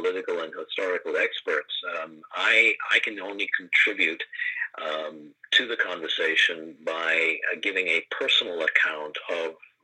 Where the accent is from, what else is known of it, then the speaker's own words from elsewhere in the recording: Hong Kong; moved away as an adult; now in Canada; I grew up in Hong Kong. I was born there, and I grew up until after high school, and then came to Canada to go to university, and have stayed in Canada ever since.